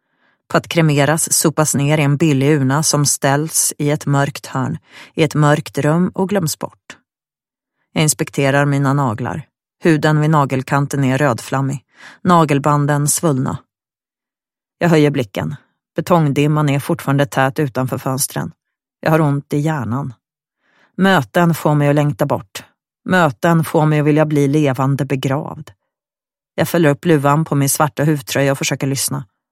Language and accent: Swedish; Helsingborg, Skåne, Sweden; men det fanns inga lag för tjejer i Helsingborg där jag växte upp